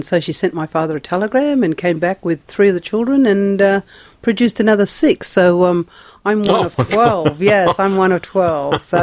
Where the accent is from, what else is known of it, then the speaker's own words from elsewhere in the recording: Broome, Western Australia, Australia; born there; I was born in Broome, 1957.